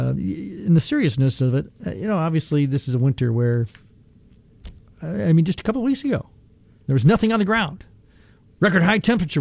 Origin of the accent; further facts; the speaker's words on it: Michigan, United States; We are from Michigan, so we can deal with snow and sleet and rain, freezing rain, temperatures and things like that.